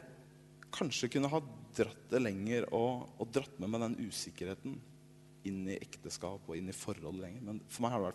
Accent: Kristiansand, Agder, Norway; now in Oslo, Norway; vi vokste opp i Kristiansand

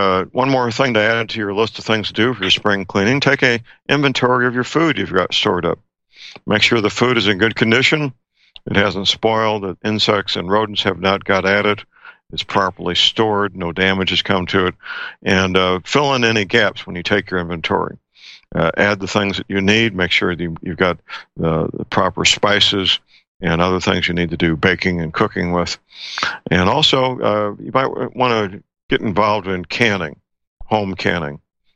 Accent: St. Louis, Missouri, United States; Dr. Myers is a chiropractic physician living and working in my hometown, St. Louis, Missouri.

